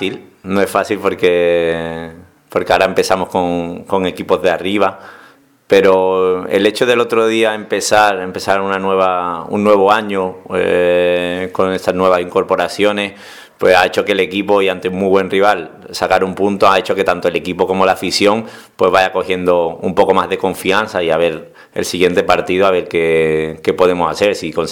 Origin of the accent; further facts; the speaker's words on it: Seville, Andalusia, Spain; moved away; also born or lived in Zaragoza; me doy cuenta de que echo de menos mucho Sevilla y mi gente, pero soy un andaluz raro, que me gusta mucho estar fuera.